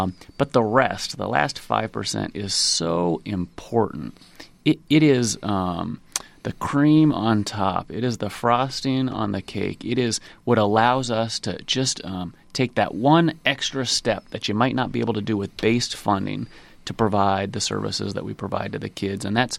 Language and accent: English; Nevada, United States; So you think that's the size of my hometown, Nevada, where I grew up.